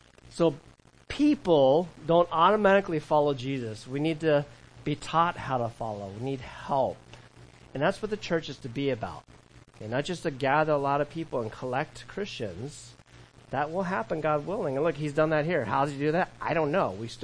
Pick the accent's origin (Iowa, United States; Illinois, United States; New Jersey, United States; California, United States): California, United States; I remember as a teenager, as a kid, and in my early 20s growing up in California